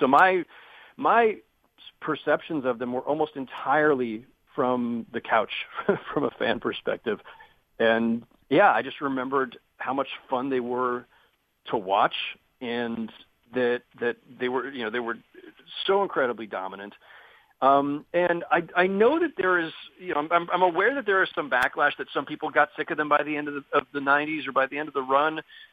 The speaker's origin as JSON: {"language": "English", "region": "California", "country": "United States", "tie": "born or raised there", "said": "I was still in California where I grew up. I didn't have a particular NBA team. I grew up in the Bay Area at a time when the Warriors were terrible."}